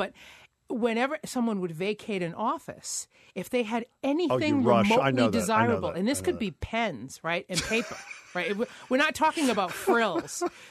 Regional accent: Rhode Island, United States; I'm from Rhode Island, and I forgot about that.

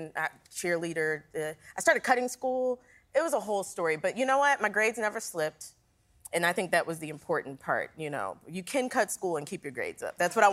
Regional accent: Philadelphia, Pennsylvania, United States; I grew up in Philly.

